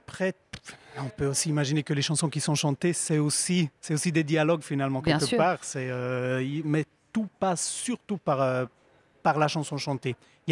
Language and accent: French; Graubünden, Switzerland; accent: Romansh; first language Romansh; French is a second language; je suis d'origine italienne, mais mon accent n'est pas de l'italien. Je viens de la quatrième langue nationale suisse, qui est le romanche. C'est une petite langue minoritaire, latine aussi, qui est au bout, c'est à l'est de la Suisse.